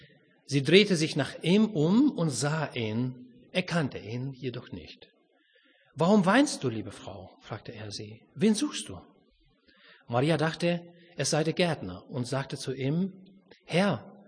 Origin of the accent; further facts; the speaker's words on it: Romania; German is a second language; now in Germany; Ich komme aus Rumänien, für die das noch nicht so mitbekommen haben.